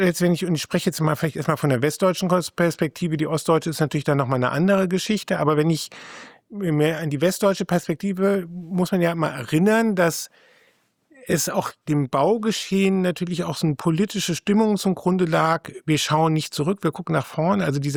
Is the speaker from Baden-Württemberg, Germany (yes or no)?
no; Frankfurt, Hesse, Germany; also born or lived in Berlin; Ich komme aus Frankfurt oder habe dann in Berlin studiert.